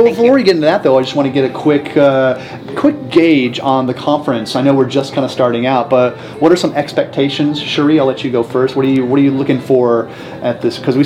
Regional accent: San Diego, California, United States; I'm from San Diego, and I was freezing when I got off the plane the other day.

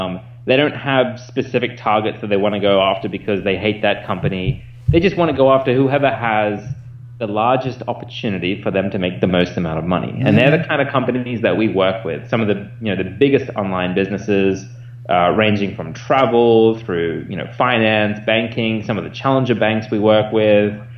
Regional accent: Australia; the analogy I use as an Australian, and we've been taught this from birth

